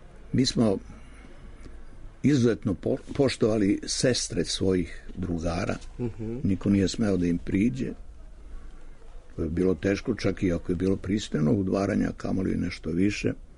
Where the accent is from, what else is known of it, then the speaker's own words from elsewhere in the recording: Belgrade, Serbia; Ja sam odrastao na Čukarici, to je radnički kraj.